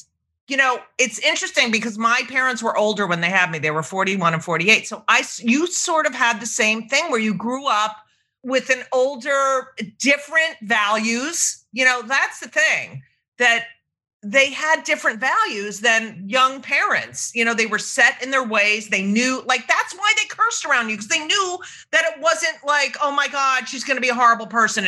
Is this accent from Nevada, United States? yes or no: yes; Las Vegas, Nevada, United States; Growing up in Las Vegas to me is just a whole, because I, you know, I'm older than you. For me, like, Vegas wasn't a place people lived, you know?